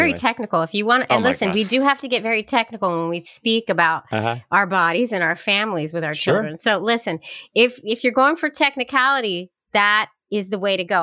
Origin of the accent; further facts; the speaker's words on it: California, United States; I'm from Cali.